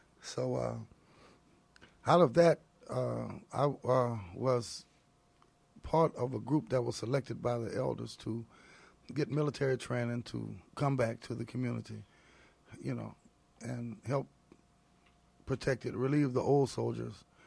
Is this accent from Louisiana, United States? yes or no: yes; Louisiana, United States; And we're all from Louisiana, like Johnny Cochran's father